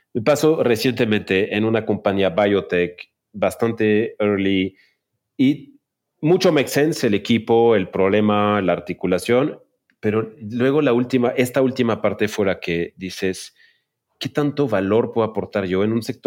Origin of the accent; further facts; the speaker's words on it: Mexico; Y ahí tendríamos que hacer una paréntesis como mexicanos y como idiosincrasia